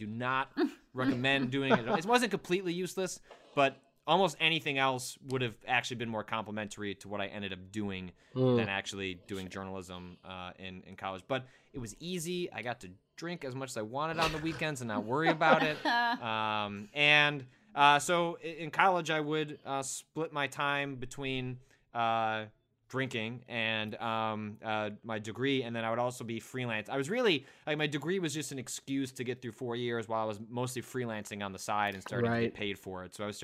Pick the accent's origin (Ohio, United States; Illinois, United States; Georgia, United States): Illinois, United States; I grew up in the Chicago suburbs.